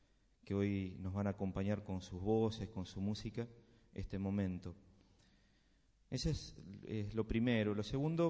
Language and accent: Spanish; Argentina; A mí me cuestionó mucho la cultura como argentino, pensé en mis raíces y me costaba descubrirlas.